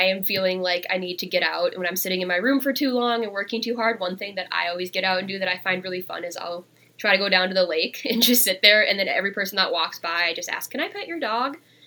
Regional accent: Minnesota, United States; also born or lived in India; growing up in rural Minnesota, I'm adopted from India. I have two white parents, a white brother, grew up in incredibly white spaces where I was always the minority around.

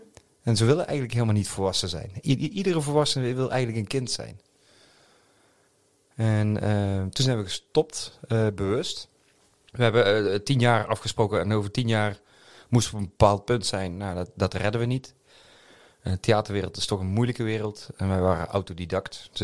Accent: Valkenburg, Limburg, Netherlands; also born or lived in Eindhoven; Ik ben wel opgegroeid hier in Valkenburg en omgeving. Geboren in Brabant, Eindhoven. Maar gestudeerd in Nijmegen

